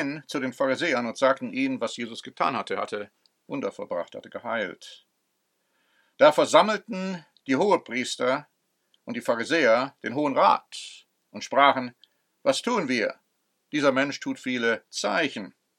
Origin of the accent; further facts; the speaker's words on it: United States; Ich meine, ich bin Amerikaner